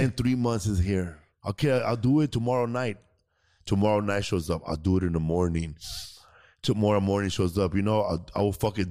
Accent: Mexico City, Mexico; We're from Mexico City, bro.

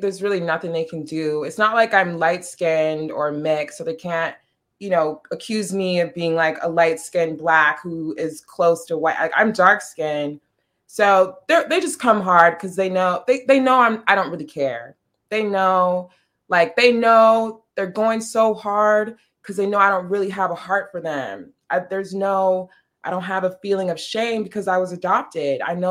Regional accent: Chicago, Illinois, United States; born there; I was born in Chicago.

